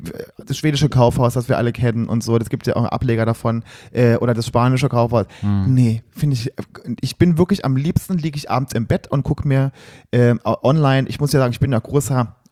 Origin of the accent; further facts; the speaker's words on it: Saarlouis, Saarland, Germany; Bei uns in Saarlouis so gab es ja nichts.